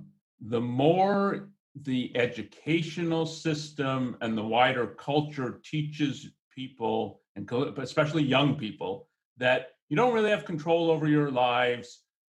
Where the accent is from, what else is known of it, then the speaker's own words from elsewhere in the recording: Canada; I'm Canadian, so I probably should know more